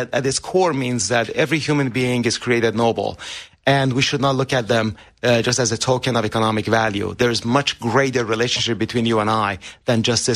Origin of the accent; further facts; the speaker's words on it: Iran; English is a second language; now in United States; as a kid growing up in Iran in the 1980s, when the eight-year war was going on with Iraq, I had hope in one country.